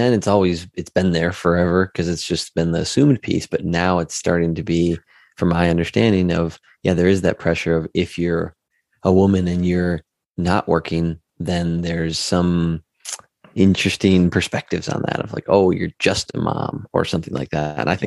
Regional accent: Wisconsin, United States; I grew up near Green Bay, Wisconsin, which isn't too far from where I currently live.

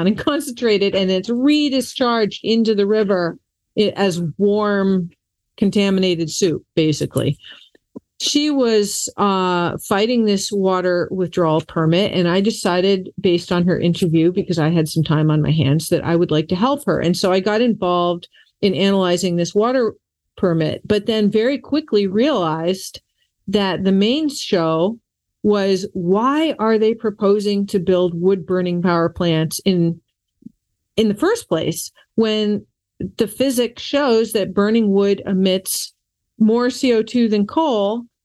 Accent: Massachusetts, United States; I had recently moved back to my home state of Massachusetts many years ago

